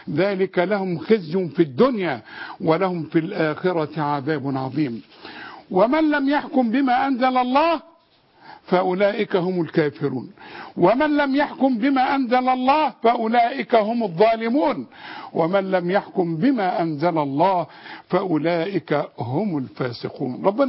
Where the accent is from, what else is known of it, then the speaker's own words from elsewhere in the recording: Egypt; علينا كمصريين